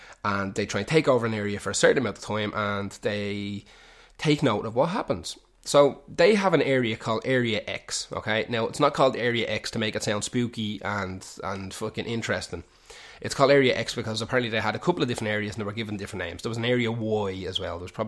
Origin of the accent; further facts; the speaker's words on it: Ireland; like being Irish, we think, oh yeah, the Dublin Mountains, you just walk around it for an hour or two